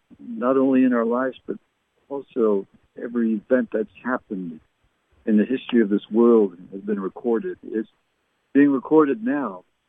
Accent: Barrie, Ontario, Canada; born there; also born or lived in Halifax, Canada; can remember when I was 2 years old. We lived in Halifax, Nova Scotia. My parents were English. But I was born in Barrie, Ontario.

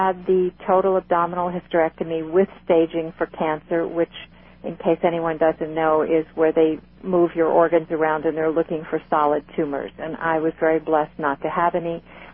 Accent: Brooklyn, New York, United States; I was raised a Roman Catholic, and I grew up in Brooklyn, New York.

